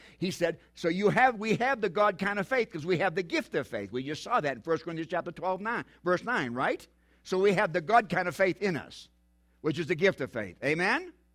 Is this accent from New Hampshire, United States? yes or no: yes; Concord, New Hampshire, United States; born there; I was born in Concord, New Hampshire.